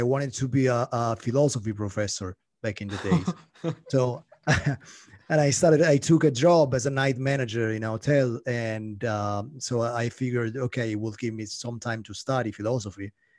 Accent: Italy; English is a second language; No, I'm Italian. Okay. My French is really poor.

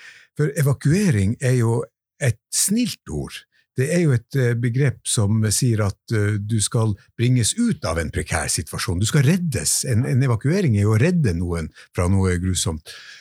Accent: Troms, Norway; Fra Troms og... Det heter jo Troms og Finnmark nå snart, der jeg kommer fra.

